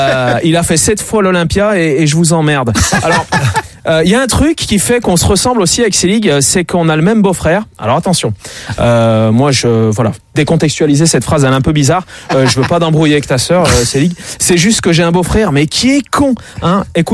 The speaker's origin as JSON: {"language": "French", "town": "Saint-Étienne", "region": "Auvergne-Rhône-Alpes", "country": "France", "said": "et moi, je suis de Saint-Étienne."}